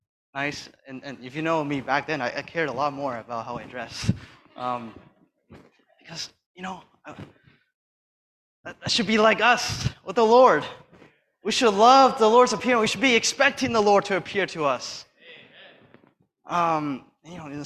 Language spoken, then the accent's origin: English; Toronto, Ontario, Canada; I'm from Toronto.